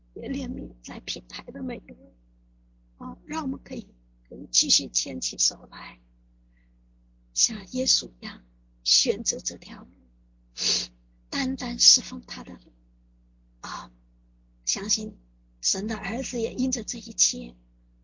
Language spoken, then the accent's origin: Chinese; China; now in Vancouver, Canada; 因为我觉得我们从中国来到温哥华